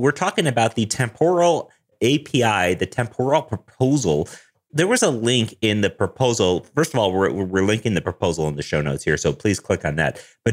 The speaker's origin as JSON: {"language": "English", "town": "Denver", "region": "Colorado", "country": "United States", "said": "I'm a developer from Denver, Colorado."}